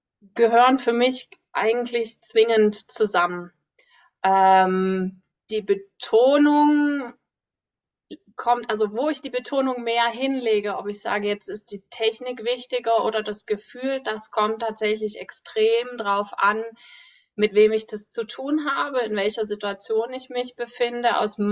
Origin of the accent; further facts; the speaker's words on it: Dresden, Saxony, Germany; Ich bin Reitlehrerin, Ausbilderin aus Dresden.